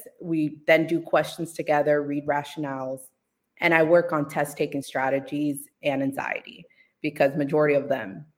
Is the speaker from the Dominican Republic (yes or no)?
yes; Dominican Republic; I am from Dominican Republic, so a lot of my clients also speak Spanish.